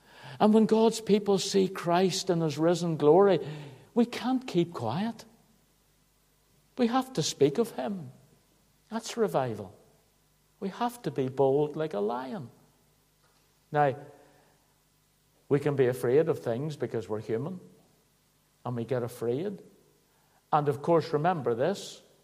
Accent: Belfast, Northern Ireland, United Kingdom; When I was a boy growing up in Belfast

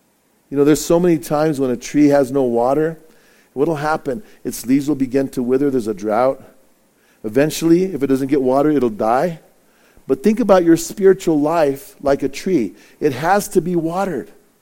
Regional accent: Bernalillo, New Mexico, United States; We had a lot where I grew up at in Bernalillo, and we were always having to cut them down.

